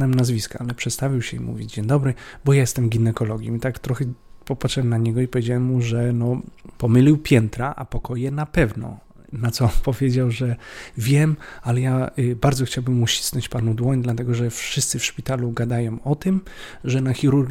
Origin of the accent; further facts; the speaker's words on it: Kraków, Lesser Poland, Poland; born there; Urodziłem się w Krakowie, ale obecnie mieszkam na Śląsku, w Chorzowie.